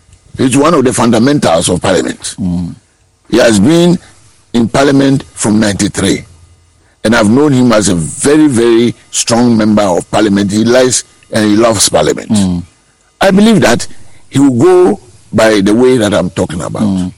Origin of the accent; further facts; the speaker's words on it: Ghana; But I think I'm a Ghanaian.